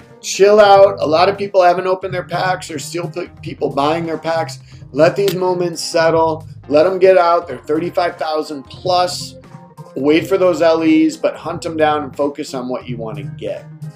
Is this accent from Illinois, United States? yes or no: yes; Chicago, Illinois, United States; So I grew up in Chicago watching the Bulls.